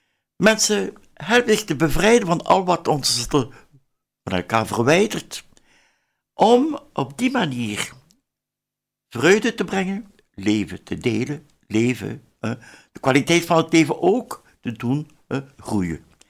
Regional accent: Bruges, West Flanders, Belgium; born there; ja, moet. Geboren in Brugge in het jaar 1932. Ja, een talrijk gezin, 11 kinderen. De vijfde.

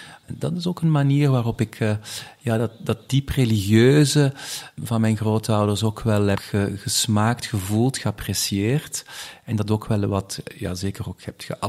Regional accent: Leuven, Flemish Brabant, Belgium; Dat was in Leuven, want ik ben van Leuven afkomstig

